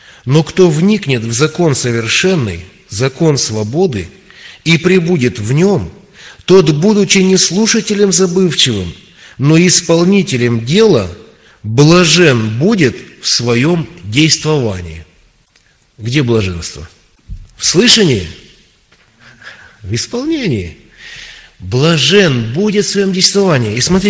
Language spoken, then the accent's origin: Russian; Kurgan Oblast, Russia; У нас в нашей области, я с Урала, с Курганской области, в нашей области есть одна небольшая церковь.